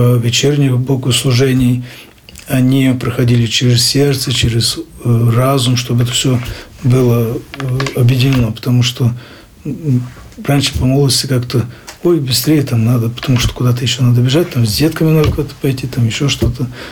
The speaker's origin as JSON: {"language": "Russian", "region": "Lviv Oblast", "country": "Ukraine", "tie": "born there", "said": "родился я в очень хорошем месте, вернее, прекрасном месте Украины, это Львовская область, Турковский район. Это место у нас называется Прикарпатье, потому что дальше Закарпатье, и с нашей стороны начинается Карпаты. Вот, в Прикарпатье, село Ильник, очень большое село."}